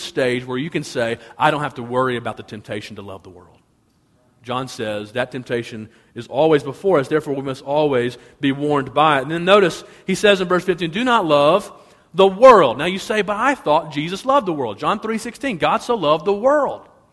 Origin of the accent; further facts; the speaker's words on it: Birmingham, Alabama, United States; Where I grew up in Birmingham, Alabama, you could not be both an Alabama football fan and an Auburn fan, okay?